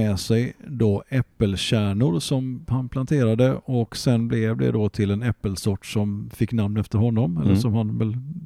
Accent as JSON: {"language": "Swedish", "town": "Gothenburg", "region": "Västra Götaland County", "country": "Sweden", "tie": "born or raised there", "said": "när jag växte upp på Hisingen och gick på Lundby gymnasium"}